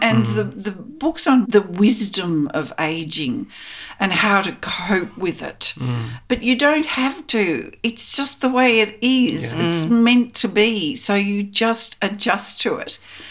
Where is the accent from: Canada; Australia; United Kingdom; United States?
Australia; Melbourne, Victoria; I'm from Melbourne.